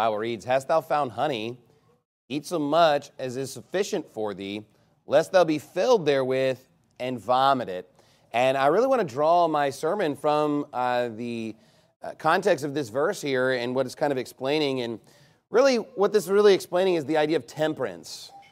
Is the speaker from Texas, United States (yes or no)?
yes; Keller, Texas, United States; I know as a young child, I lived in Keller. I grew up in Keller, and I lived in an area where there's like no housing back then. It was just like a small brand new development.